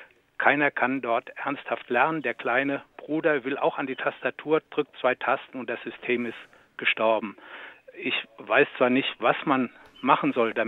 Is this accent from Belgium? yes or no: no; Hesse, Germany; ich komme ja aus Hessen